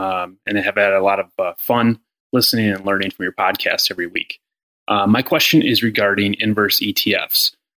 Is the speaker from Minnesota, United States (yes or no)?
yes; Minneapolis, Minnesota, United States; I'm from Minneapolis, Minnesota.